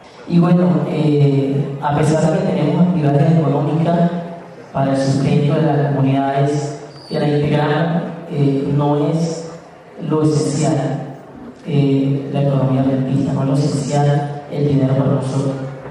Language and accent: Spanish; Venezuela; yo soy de Venezuela, orgulloso de ser venezolano, y bueno, estamos en Barquisimeto, una ciudad centro-occidente del país.